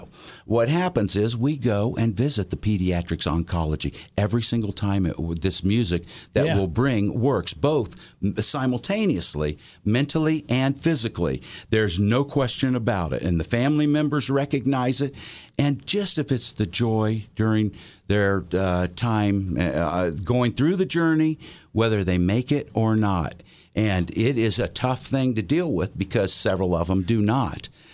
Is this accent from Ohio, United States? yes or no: yes; Whitehall, Ohio, United States; Today, it's my hometown.